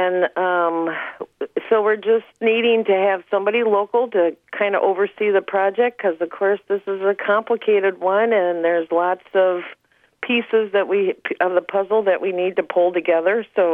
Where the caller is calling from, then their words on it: Tofte, Minnesota, United States; So, anyways, I'm calling from Tofte